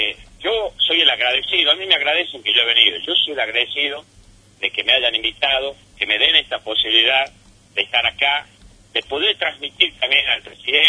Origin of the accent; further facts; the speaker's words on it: Aguilares, Tucumán, Argentina; Yo también vengo de un pueblo de Tucumán, de Aguilares